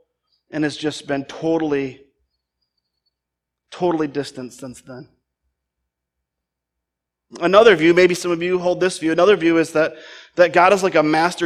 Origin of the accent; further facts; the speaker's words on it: Hudsonville, Michigan, United States; I grew up in Hudsonville before moving away for 15 years, and we passed 15 churches to get to this one when I was a kid.